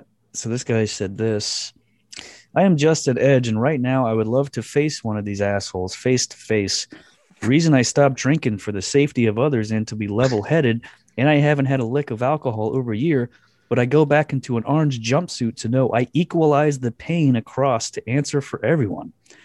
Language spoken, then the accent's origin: English; Texas, United States; There's a special thing about being Texan. You don't fuck with family and livelihood regardless of race, ethnicity, or anything. A Texan is a Texan, and we have been violated. My 21 years being here, I am livid.